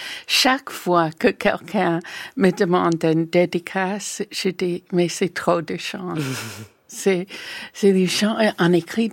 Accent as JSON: {"language": "French", "country": "United States", "lives_now": "France", "said": "Mais chez moi, aux États-Unis, j'achetais des livres en cachette parce que c'était une pure perte d'argent."}